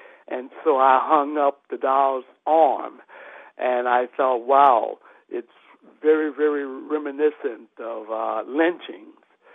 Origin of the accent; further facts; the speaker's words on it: United States; It's just that in that I am an African-American and I grew up in the United States, there's a certain specific quality about my work.